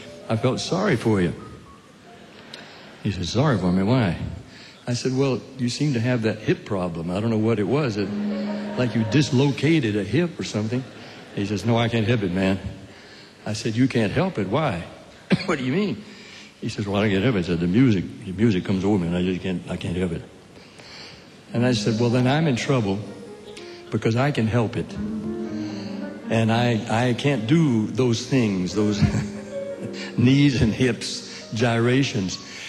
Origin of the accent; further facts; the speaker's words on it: Nashville, Tennessee, United States; from my home state of Tennessee. I grew up in Nashville.